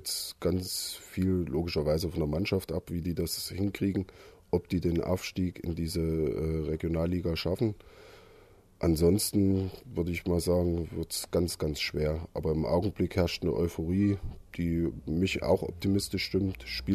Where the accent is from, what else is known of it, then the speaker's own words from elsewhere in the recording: Arnstadt, Thuringia, Germany; born there; now in Laupheim, Germany; 41 Jahre und lebe jetzt seit knapp 20 Jahren hier in Laupheim. Gebürtig komme ich aus Thüringen, aus Arnstadt bei Erfurt.